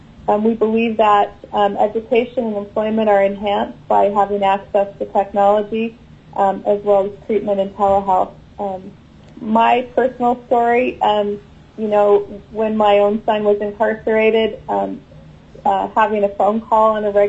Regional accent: Fairbanks, Alaska, United States; I am from Fairbanks, Alaska.

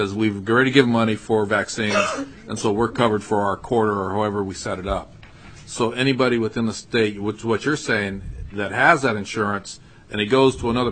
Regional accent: Alaska, United States; You know, I grew up in Alaska, and Alaska is a big state, and we're different than any other state in the union, and I'm proud of that.

